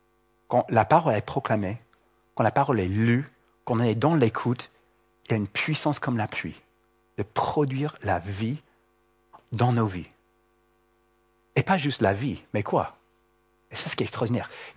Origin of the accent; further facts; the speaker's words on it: California, United States; French is a second language; Moi, j'ai grandi avec Sam, Samuel, on a grandi en Californie.